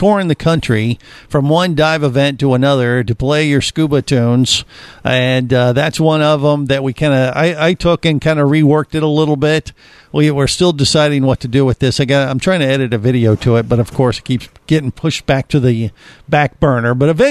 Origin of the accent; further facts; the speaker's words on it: Ohio, United States; now in Orlando, United States; I've never had the opportunity to go to it myself, even though I grew up in Ohio. Go figure. You know, we're in Orlando now